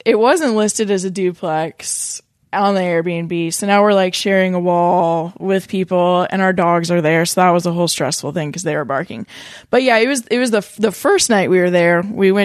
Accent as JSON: {"language": "English", "town": "Pittsboro", "region": "Indiana", "country": "United States", "tie": "born or raised there", "said": "I grew up in Pittsboro, Indiana, very teeny tiny farm town."}